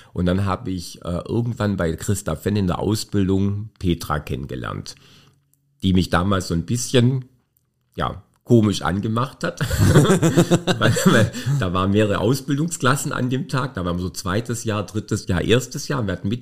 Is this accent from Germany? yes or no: yes; Baden-Württemberg, Germany; Ich bin ein Oberschwabe, ja.